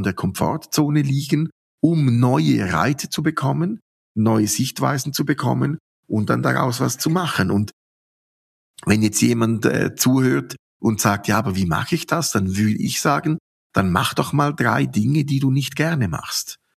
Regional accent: Switzerland; was ich als Schweizer jetzt nie machen würde

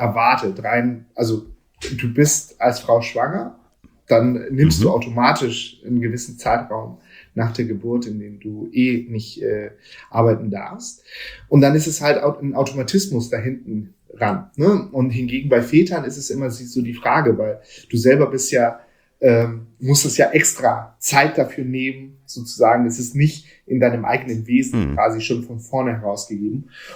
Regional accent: Hamburg, Germany; also meine Frau kommt ursprünglich aus Hamburg und ich bin hier in Hamburg aufgewachsen und wir dachten mit Kind, Großeltern, lohnt es sich ja zurück nach Hamburg zu ziehen.

